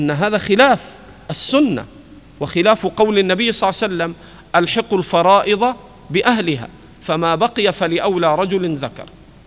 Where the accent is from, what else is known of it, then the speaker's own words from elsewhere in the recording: Egypt; هذا القانون عندنا في مصر وفي كثير من البلدان